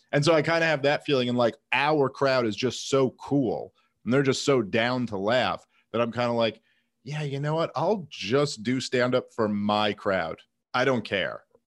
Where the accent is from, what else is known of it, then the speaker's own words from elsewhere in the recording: Brooklyn, New York, United States; Number one, I'm from Brooklyn, and so it's, you know, going home and doing a show in Brooklyn is fun